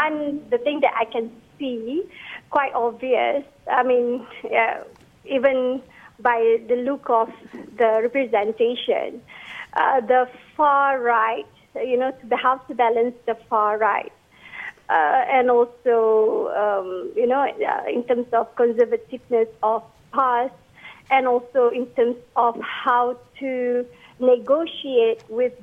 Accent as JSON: {"language": "English", "country": "Malaysia", "said": "say that that is our best quality as Malaysian"}